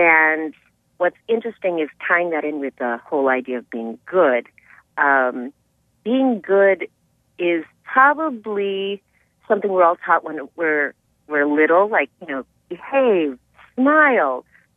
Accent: Wisconsin, United States; I grew up in West Dallas, kind of like Highway 100 and Oklahoma, around there.

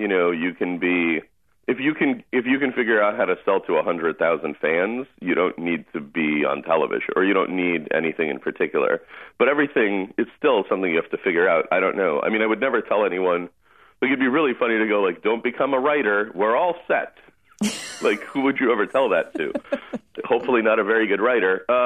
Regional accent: Russia; English is a second language; now in United States; I came from Russia, and then people were like, "Here, put this on and dance around."

